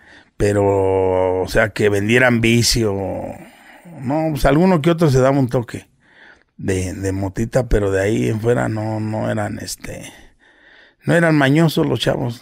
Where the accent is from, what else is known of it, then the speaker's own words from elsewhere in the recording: Mexico City, Mexico; also born or lived in Guerrero; No, somos de acá, de Guerrero. Pero así, pues toda mi vida he vivido aquí en la Ciudad de México.